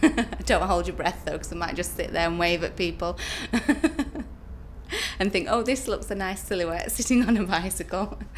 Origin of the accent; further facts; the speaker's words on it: Glossop, East Midlands, United Kingdom; I'm 41 and I come from Glasson, Derbyshire.